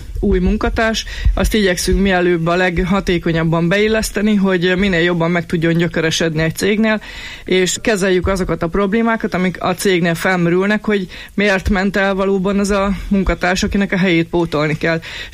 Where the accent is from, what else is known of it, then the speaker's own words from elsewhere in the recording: Miskolc, Borsod-Abaúj-Zemplén, Hungary; miskolciként, borsodiként nagyon jól ismerjük a térségnek a munkaerőpiacát, hiszen itt nőttünk fel, itt végeztük az egyetemeinket, itt vannak a rokonaink, barátaink, ismerősöink, és itt dolgoztunk ebben a régióban